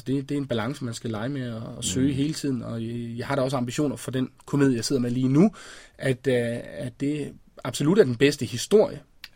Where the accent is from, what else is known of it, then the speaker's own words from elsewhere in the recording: West Jutland, Denmark; da jeg voksede op i Vestjylland, og da jeg sad derovre og kiggede mod København